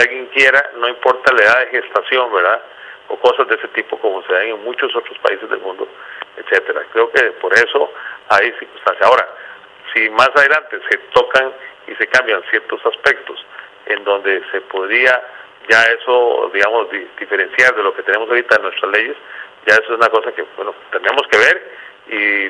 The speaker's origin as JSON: {"language": "Spanish", "country": "Costa Rica", "said": "No queda como todo costarricense"}